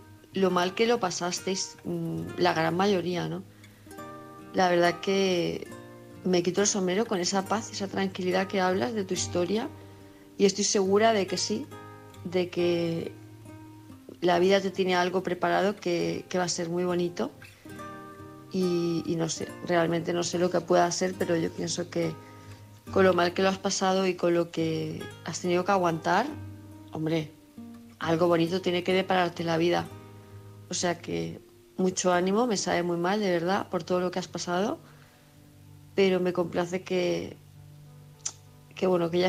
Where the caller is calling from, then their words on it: Palma, Balearic Islands, Spain; de Palma de Mallorca.